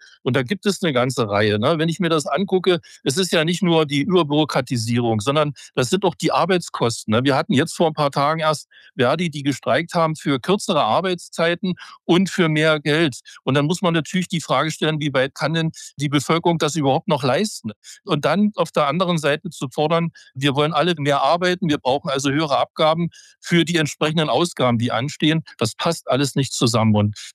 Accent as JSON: {"language": "German", "region": "East Germany", "country": "Germany", "tie": "born or raised there", "said": "Und ich bin ja in der DDR groß geworden. Ja, ich habe die Planwirtschaft miterlebt"}